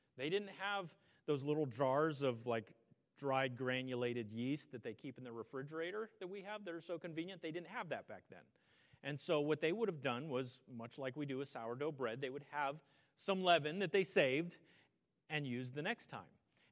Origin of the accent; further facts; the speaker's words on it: United States; Right, we're as American Christians, we tend to be very individualistic.